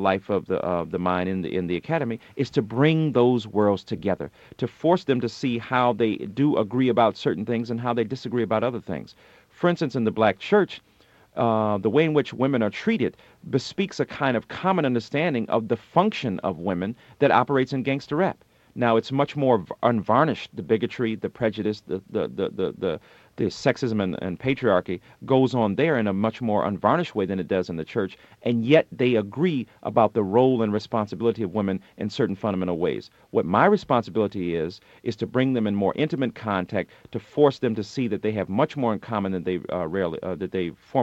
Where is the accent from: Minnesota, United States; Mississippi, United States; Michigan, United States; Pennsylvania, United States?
Michigan, United States; Detroit; I grew up in Detroit during the 60s and 70s when Motown was reigning